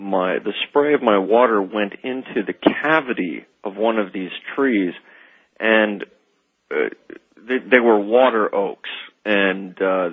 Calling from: Washington, District of Columbia, United States; I'm calling from Washington, D.C., and I'm listening to you on WTNT.

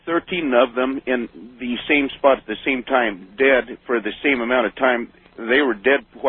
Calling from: Las Vegas, Nevada, United States; I'm calling from Las Vegas.

